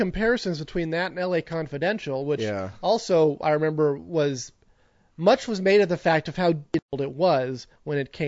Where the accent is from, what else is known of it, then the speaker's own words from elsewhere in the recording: California, United States; One of my favorite scenes, and I grew up in the Bay Area.